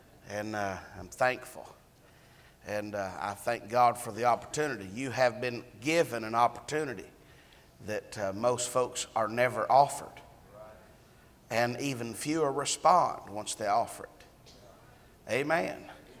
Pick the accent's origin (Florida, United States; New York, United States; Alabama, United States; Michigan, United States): Alabama, United States; I'm from Alabama.